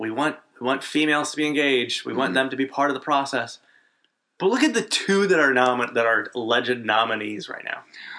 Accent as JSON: {"language": "English", "region": "Wisconsin", "country": "United States", "said": "I was going to say, you ski, I'm from Wisconsin."}